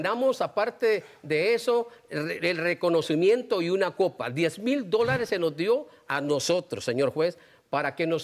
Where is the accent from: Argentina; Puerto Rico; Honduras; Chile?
Honduras; Yo soy hondureño, señor juez.